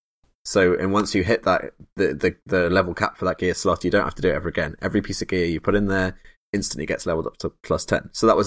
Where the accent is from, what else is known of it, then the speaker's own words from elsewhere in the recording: England, United Kingdom; We're English, aren't we? So we should, for our American audience, we should clarify.